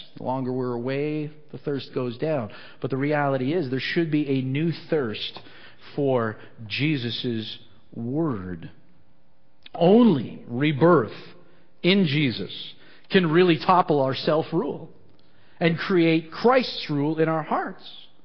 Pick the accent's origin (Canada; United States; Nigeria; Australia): Canada; Ontario; now in Alberta, Canada; because I'm from Ontario, right? Don't hold that against me.